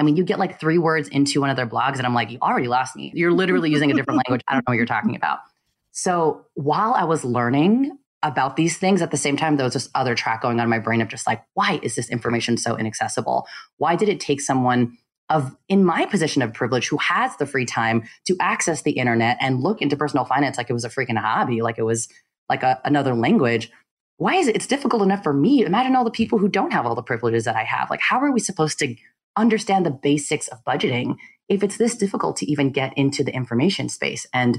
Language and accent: English; United States; I'm the Filipino American daughter of immigrants who both, neither of them work in finance.